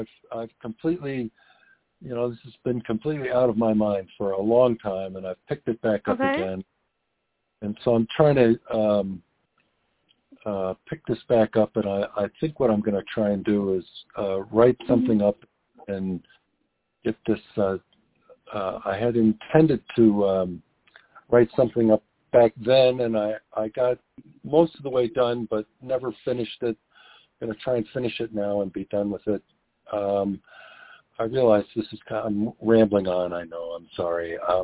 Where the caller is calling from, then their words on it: Aurora, Colorado, United States; I'm calling from Aurora, Colorado.